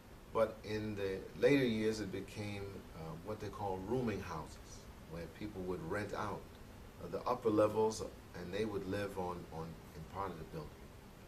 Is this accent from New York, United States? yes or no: yes; Brooklyn, New York, United States; So I was born in New York, even though I was conceived at Howard University. You might ask the question, why is this relevant? But SubhanAllah, if you stay with us, you'll see it. I grew up in Brooklyn